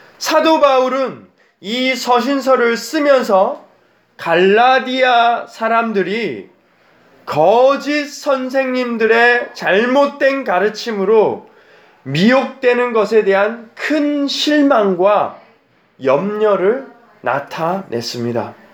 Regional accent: South Korea; 저는 어렸을 때 한국에서 자랐습니다.

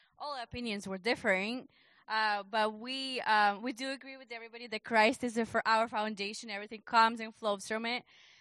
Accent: Concord, North Carolina, United States; We're from Concord, North Carolina at Abundant Life Church.

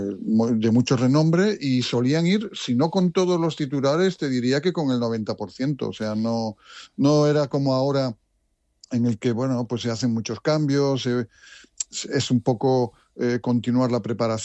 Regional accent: Vigo, Galicia, Spain; Yo recuerdo en Coruña, yo soy de Vigo

